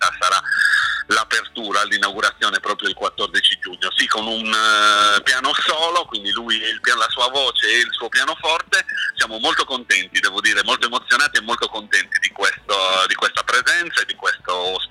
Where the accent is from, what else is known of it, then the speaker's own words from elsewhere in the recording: Sardinia, Italy; perché siamo sardi